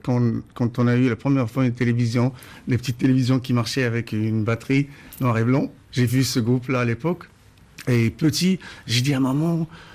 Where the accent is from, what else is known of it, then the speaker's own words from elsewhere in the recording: Casablanca, Casablanca-Settat, Morocco; Je suis de Casablanca et d'origine du sud, vers Zagora.